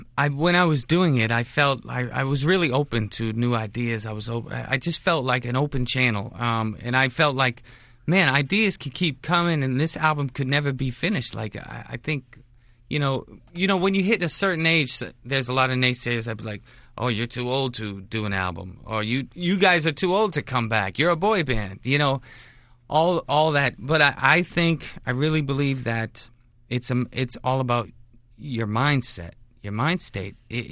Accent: United States; Well, I'm a dual citizen. I'm American and Canadian.

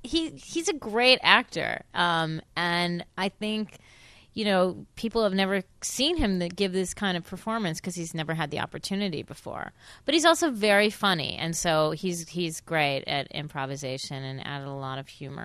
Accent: Buffalo, New York, United States; I did grow up in Buffalo, and Buffalo is a funny place.

